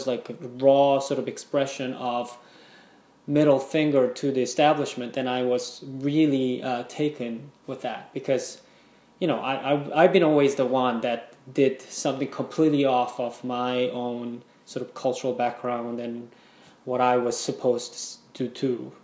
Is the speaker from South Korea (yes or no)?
yes; South Korea; English is a second language; now in United States; So I grew up in South Korea